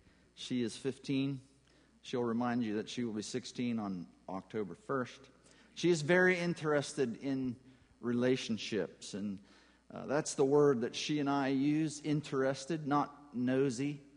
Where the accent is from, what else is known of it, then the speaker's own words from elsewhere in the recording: Knox, Pennsylvania, United States; also born or lived in Ohio; I was born in Ohio, spent most of my formative years north of Pittsburgh, about 90 miles, a little nook called Knox, Pennsylvania. So if you wonder about my accent, I'm not from the South. I'm just from a southern pocket in central western Pennsylvania.